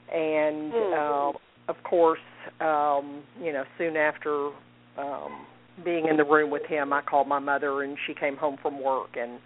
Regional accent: Dallas, Texas, United States; accent: Texas; yes, that is a Texas accent that you're hearing. And so y'alls will be the order of the day today. Born and raised in Dallas, Texas.

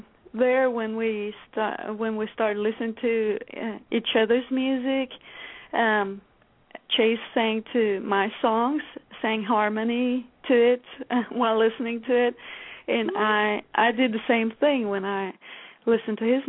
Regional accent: Sweden; English is a second language; I was brought up, I'm from Sweden originally. You might hear that I have a little accent.

